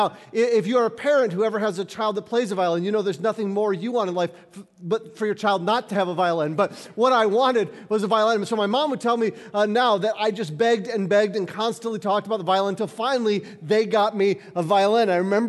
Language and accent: English; Detroit, Michigan, United States; See, I grew up here in Michigan, as many of you did, so we're just used to this.